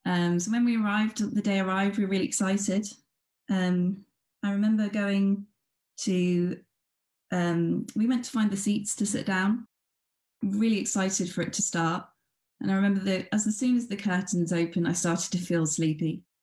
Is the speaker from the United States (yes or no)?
no; London, United Kingdom; So I was born and raised in London, in England.